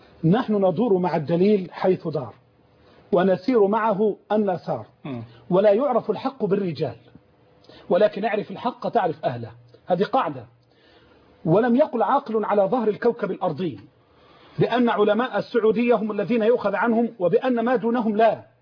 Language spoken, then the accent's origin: Arabic; Egypt; احنا عندنا في مصر السيء والحلو،